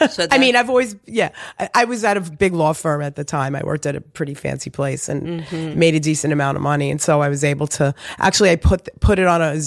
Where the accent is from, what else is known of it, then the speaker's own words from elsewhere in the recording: Queens, New York, United States; also born or lived in East Village / Long Island; I was born in Beth Israel. That's what